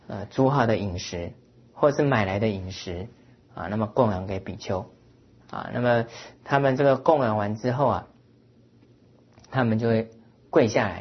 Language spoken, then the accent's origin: Chinese; Taiwan; 他晓得我们是台湾来的啊